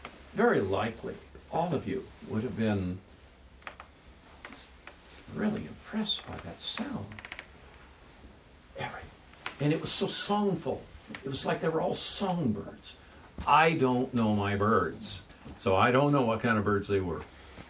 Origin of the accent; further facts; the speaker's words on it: Compton, California, United States; born or raised there